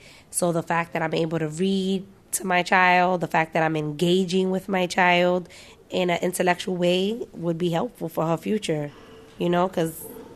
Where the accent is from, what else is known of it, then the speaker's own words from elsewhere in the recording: Bronx, New York, United States; I am from the Bronx.